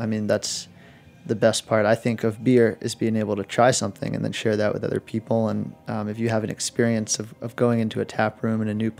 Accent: Pittsburgh, Pennsylvania, United States; I'm from Pittsburgh, and it's starting to change

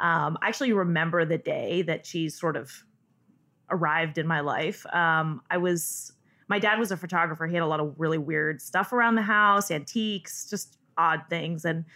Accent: California, United States; I grew up in Northern California, so I just didn't know at the time, but I was in an awesome cheese area

